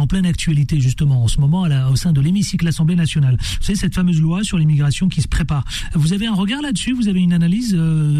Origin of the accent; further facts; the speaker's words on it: France; chez nous en France, dans l'Hexagone